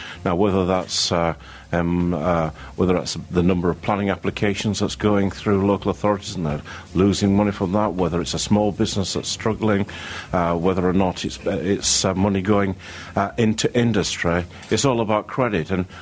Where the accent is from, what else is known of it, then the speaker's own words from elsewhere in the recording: Yorkshire and the Humber, United Kingdom; Well, I am representing Essex Sikhs, but I am Yorkshireman by ethnic.